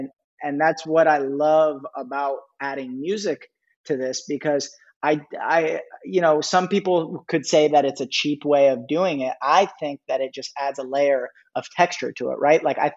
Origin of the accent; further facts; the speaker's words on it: San Francisco Bay Area, California, United States; growing up in the Bay Area, being born and raised here, hip hop has been a elemental part of our upbringing.